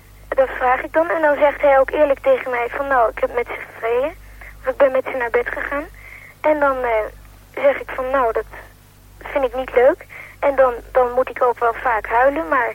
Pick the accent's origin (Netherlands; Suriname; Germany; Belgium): Netherlands; The Hague, South Holland; now in Amsterdam, Netherlands; Nou, ik kom uit Den Haag. En daarna ben ik in Amsterdam gaan wonen.